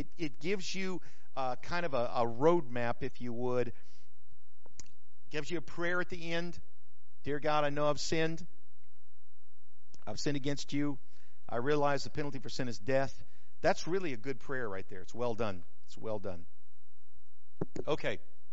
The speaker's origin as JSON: {"language": "English", "region": "New Mexico", "country": "United States", "said": "I'm from New Mexico. I'm not from New York."}